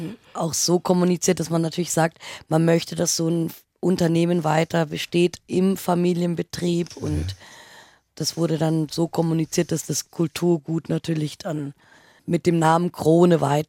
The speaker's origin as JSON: {"language": "German", "town": "Munich", "region": "Bavaria", "country": "Germany", "tie": "born or raised there", "said": "Also aufgewachsen bin ich auch, ich bin auch in München geboren."}